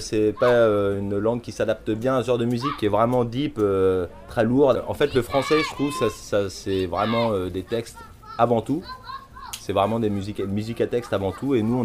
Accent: Rouen, Normandy, France; On est de Rouen.

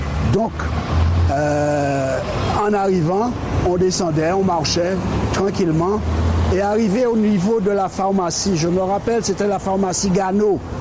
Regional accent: Lamentin, Guadeloupe, France; moi je venais du Lamantin. Je venais du Lamantin

